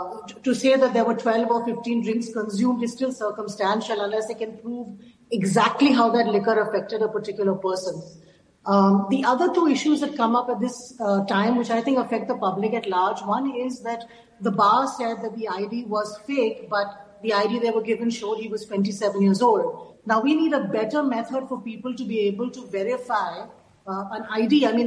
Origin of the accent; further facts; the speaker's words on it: Maharashtra, India; You know, I grew up on Marine Drive